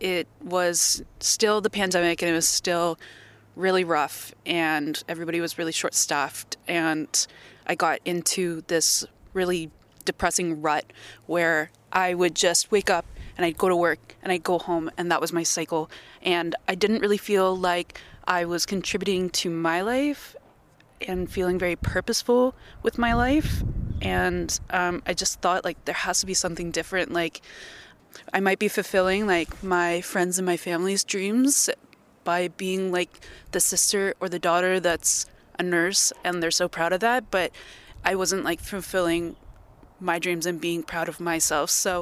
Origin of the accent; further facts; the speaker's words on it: Canada; I'm originally from Canada.